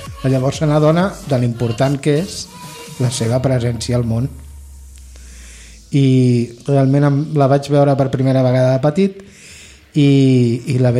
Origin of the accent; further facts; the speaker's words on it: Caldes, Catalonia, Spain; visc molt a prop d'aquí, Sant Feliu. De fet, visc a Caldes. Soc nascut a Caldes i visc allà des de petit.